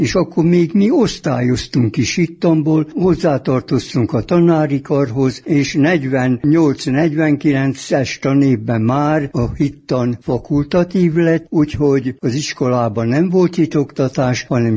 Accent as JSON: {"language": "Hungarian", "town": "Galambok", "region": "Zala", "country": "Hungary", "tie": "born there", "said": "Galambok volt a szülőfalum, a Zalakaros mellett van, a fürdő mellett."}